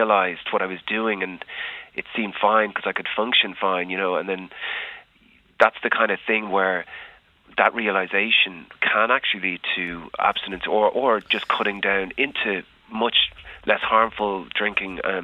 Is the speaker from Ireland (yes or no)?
yes; Ireland; as an Irish person